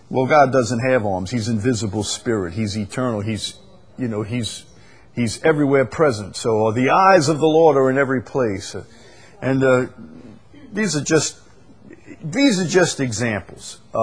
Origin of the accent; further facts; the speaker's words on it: Chalmette, Louisiana, United States; But then again, I'm from Chalmette, and some things were incomprehensible to us, you know, like ballet and opera